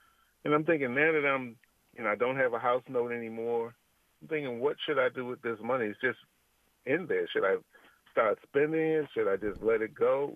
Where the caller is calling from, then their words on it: Maryland, United States; Hi. Yes, I'm calling from Maryland, and I've retired. I'm 66 years old.